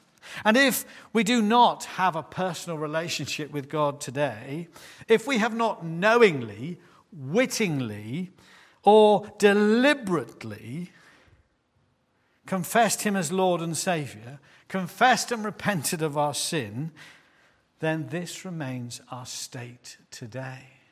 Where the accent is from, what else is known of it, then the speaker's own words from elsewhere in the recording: Clay Cross, East Midlands, United Kingdom; I've been born and raised in Clay Cross. Proud of it, really.